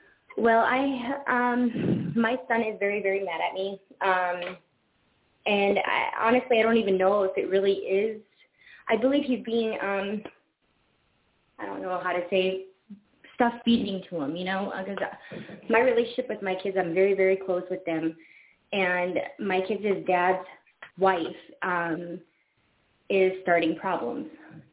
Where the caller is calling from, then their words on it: Minot, North Dakota, United States; I'm calling from Minot, North Dakota